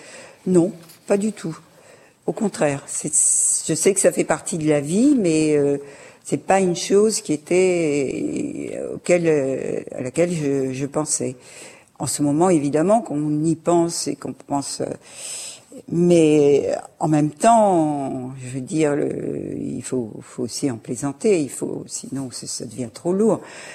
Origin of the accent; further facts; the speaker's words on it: Berck, Hauts-de-France, France; born there; Je suis née à Berck où c'était les hôpitaux qui comptaient.